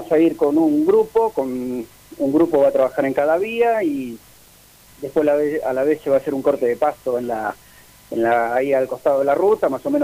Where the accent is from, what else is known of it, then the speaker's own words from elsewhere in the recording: Caseros, Buenos Aires Province, Argentina; Nosotros somos de acá, de Caseros.